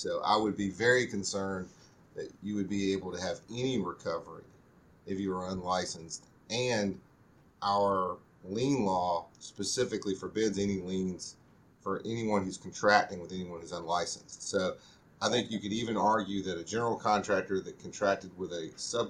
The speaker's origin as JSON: {"language": "English", "region": "Mississippi", "country": "United States", "tie": "born or raised there", "said": "Well, I wasn't born there, but here my whole life other than birth. So, grew up in South Mississippi, went to Ole Miss Law School, and then, have been in the Jackson area for probably 20 years."}